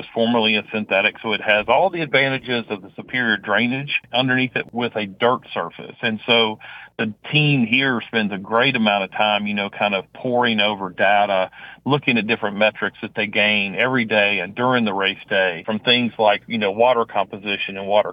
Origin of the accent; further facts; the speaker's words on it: Versailles, Kentucky, United States; I tell people all the time, I grew up here in Versailles, Kentucky, so I didn't get very far in life.